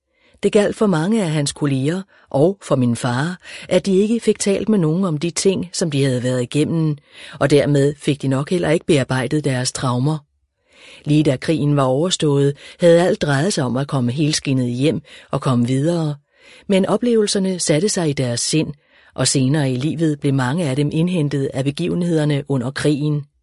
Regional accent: Humlebæk, Capital Region of Denmark, Denmark; Selv blev jeg født i Humlebæk i 1951. Her voksede jeg op i en lille familie

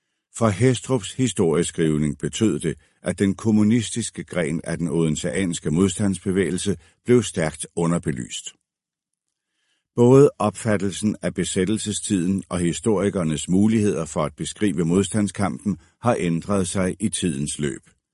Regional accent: Copenhagen, Capital Region of Denmark, Denmark; born there; Jeg er født i København 25 år efter befrielsen. Mine forældre blev født under krigen

